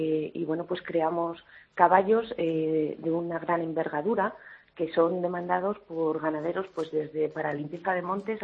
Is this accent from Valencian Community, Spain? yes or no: no; Soto del Real, Community of Madrid, Spain; Sí, yo soy de Soto del Real.